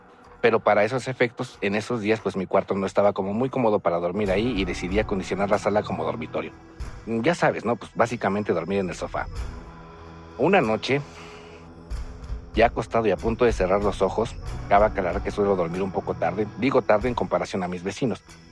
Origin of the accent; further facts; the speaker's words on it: Mexico City, Mexico; Tengo 35 años, soy originario de la Ciudad de México